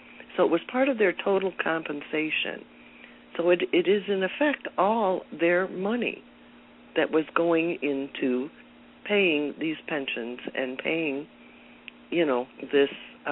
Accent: Michigan, United States; I grew up in Michigan and my dad was a school teacher.

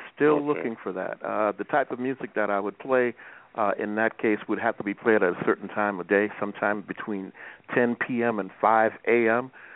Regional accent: New Orleans, Louisiana, United States; born there; I was born in New Orleans, Louisiana, so I'm very, very, very close to music and the people who play it.

